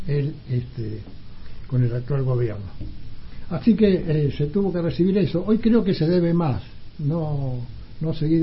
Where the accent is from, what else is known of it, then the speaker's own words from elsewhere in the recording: Tierra del Fuego, Argentina; Maestro normal nacional, soy nacido, criado y voy a morir acá, soy fueguino, soy uno de los pocos NIC que va quedando de mi generación.